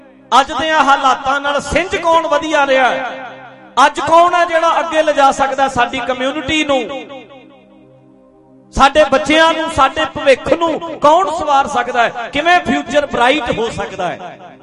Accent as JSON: {"language": "Punjabi", "town": "Dhadrian", "region": "Punjab", "country": "India", "tie": "born or raised there", "said": "ਉਹਦੇ ਟੀਚਰ ਆ ਸਾਡੇ ਪਿੰਡ ਰੱਤੋ ਕੇ ਨਾਲ ਹੀ ਆ, ਇੱਥੇ ਮੇਰੇ ਢੱਡਰੀਆਂ ਪਿੰਡ ਦੇ ਨਾਲ ਪਿੰਡ ਰੱਤੋ ਕੇ"}